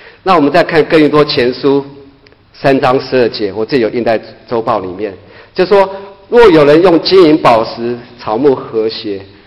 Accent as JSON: {"language": "Chinese", "country": "China", "said": "我们中国人就是常会有觉得是埋头苦干"}